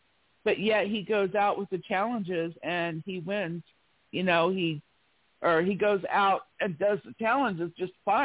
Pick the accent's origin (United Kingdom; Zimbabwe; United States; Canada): Canada; I'm the Canadian and, I don't know.